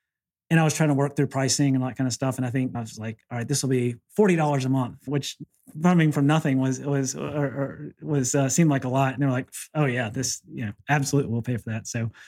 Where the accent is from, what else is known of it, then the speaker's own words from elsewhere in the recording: the South, United States; I'm from the South, like everybody here is super nice.